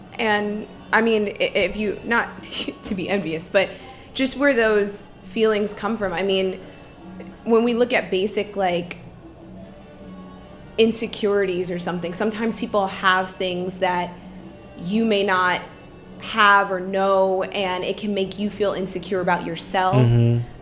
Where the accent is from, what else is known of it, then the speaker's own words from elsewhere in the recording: Los Angeles, California, United States; born there; Yeah, I was born in Los Angeles.